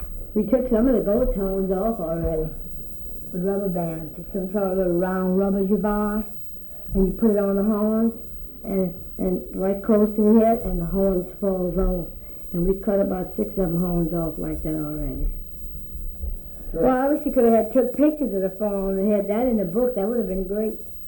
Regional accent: Conlon, Louisiana, United States; born there; See, I was born in Jan Parish, Conlon, Louisiana. That's also Uncle Sam's plantation.

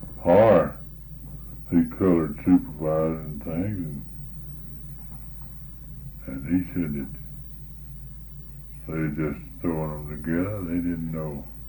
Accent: Louisiana, United States; born there; I was born in Red River Parish up there in Ward 2. This is Ward 1 here. Ward 2, I was born up there at Old Liberty, close to Old Liberty.

